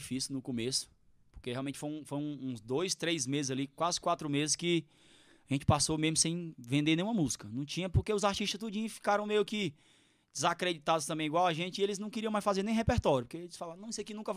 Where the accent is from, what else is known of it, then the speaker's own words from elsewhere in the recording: Northeast Region, Brazil; é porque eu sou do Nordeste, né? Eu sou do interior, então nasci no forró, dentro do berço do forró.